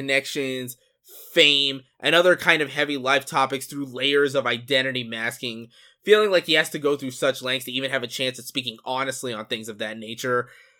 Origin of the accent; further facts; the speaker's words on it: Miami, Florida, United States; which reminds me that one day my hometown of Miami is probably going to be underwater.